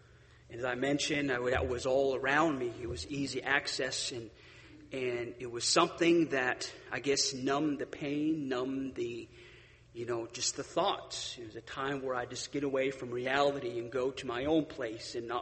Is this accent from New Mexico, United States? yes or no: yes; Gallup, New Mexico, United States; born there; I was born in New Mexico. Gallup, New Mexico is where I was born.